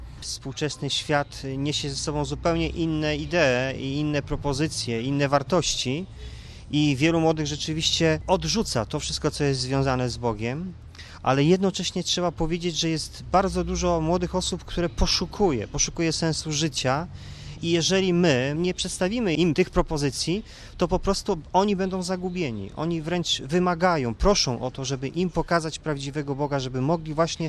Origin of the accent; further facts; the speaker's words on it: Szczecin, West Pomeranian Voivodeship, Poland; jestem ze Szczecina, jestem lekarzem.